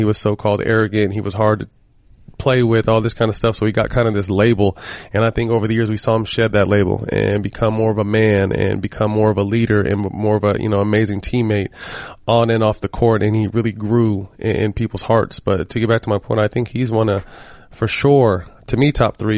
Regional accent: California, United States; I'm from Northern California, but I've been here since 98 at UCLA.

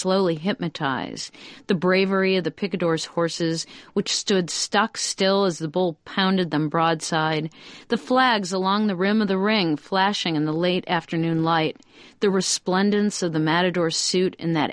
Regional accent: Ohio, United States; I'm from Ohio.

